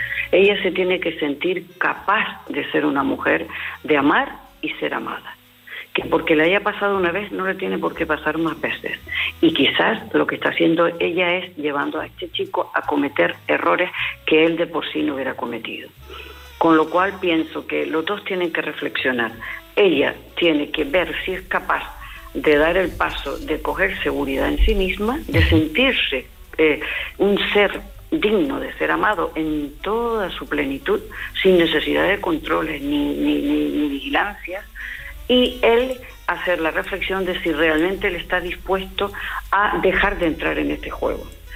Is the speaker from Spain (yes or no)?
yes; Canary Islands, Spain; como decimos en Canarias, que yo soy canaria